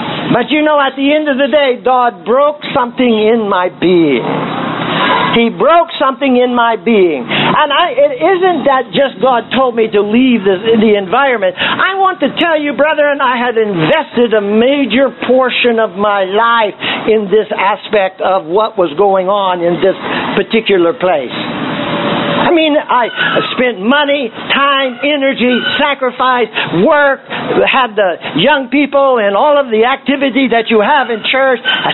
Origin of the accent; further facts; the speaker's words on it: California, United States; I come from California, by the way